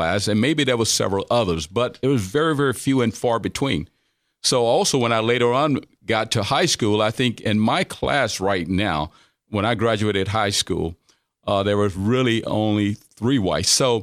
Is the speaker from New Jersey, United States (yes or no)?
no; Mississippi, United States; moved away; like I grew up in a Delta area of Mississippi